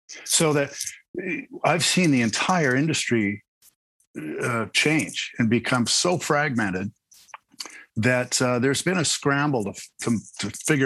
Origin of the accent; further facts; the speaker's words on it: London, Ontario, Canada; also born or lived in Toronto; I was born in Toronto. I grew up in London, Ontario.